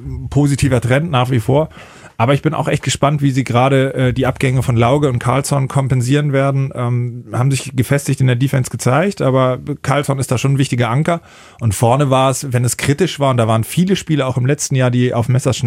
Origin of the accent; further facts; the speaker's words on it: Kiel, Schleswig-Holstein, Germany; Ja, ich komme aus Schleswig-Holstein, Kiel.